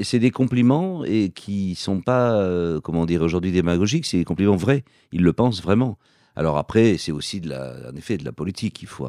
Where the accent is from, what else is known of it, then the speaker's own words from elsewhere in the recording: south of France, France; accent: Midi; Je n'ai pas beaucoup l'accent du Midi, mais de le pousser un peu.